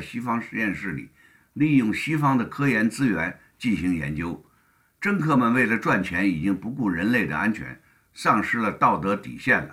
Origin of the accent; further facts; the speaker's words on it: China; 这现在还不是我们中国人关心的问题